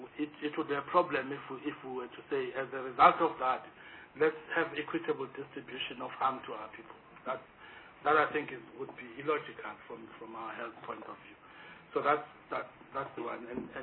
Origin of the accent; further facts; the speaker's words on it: South Africa; I mean, as a South African, you get into any other country now that still has the kind of environment of tobacco that we don't have.